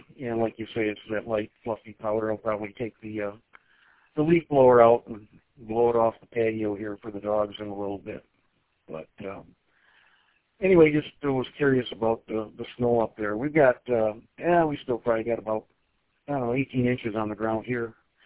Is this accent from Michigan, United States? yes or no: yes; Detroit, Michigan, United States; I grew up in the Detroit area, and it reminds me of winters back in the 60s were much like this.